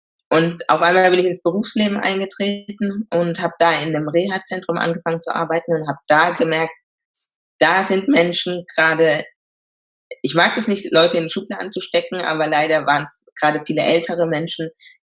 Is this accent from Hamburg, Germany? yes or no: no; Karlsruhe, Baden-Württemberg, Germany; first language German; Bin daher gebürtige Karlsruherin und wie du es auch schon angesprochen hast, habe ich nichts mit Mehrsprachigkeit am Hut. Also meine Muttersprache ist Deutsch und ja, so ein bisschen Englisch von der Schule